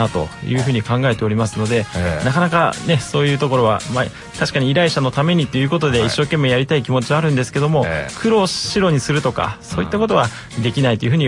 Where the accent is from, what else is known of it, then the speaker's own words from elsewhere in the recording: Kasugai, Aichi, Japan; now in Okazaki, Japan; まあもともと出身は春日井なんですけども